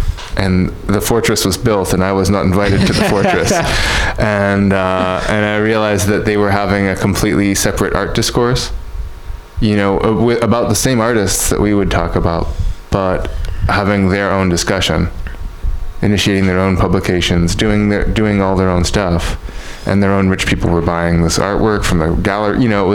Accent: Canada; Yeah, I'd like to think I don't do that, but, you know, being Canadian, it's hard to be loud.

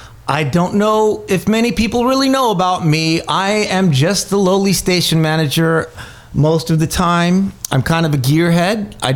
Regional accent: Los Angeles, California, United States; Me, I was born on Sunset Boulevard, and I went to elementary school, like behind where … rehearsed.

